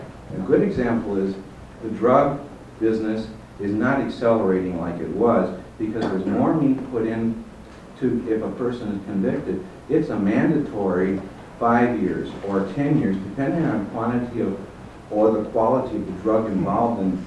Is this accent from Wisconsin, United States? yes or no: yes; Wisconsin, United States; I'm from Wisconsin, and we in the Milwaukee metropolitan area, there's plea bargaining going on like crazy.